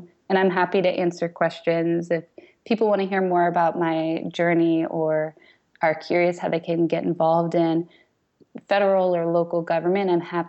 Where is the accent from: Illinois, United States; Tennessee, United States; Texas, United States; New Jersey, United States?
New Jersey, United States; Because I grew up mostly in New Jersey. My mom was a secretary and is now an EMT. I come from a divorced home